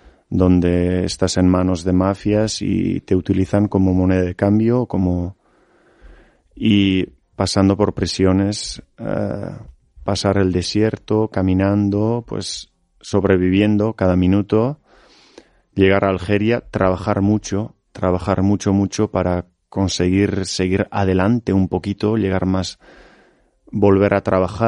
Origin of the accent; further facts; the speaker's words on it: Hendaye, Nouvelle-Aquitaine, France; Yo soy de Hendaya, nos encontramos en Irún, y entre Hendaya e Irún hay una frontera que divide el País Vasco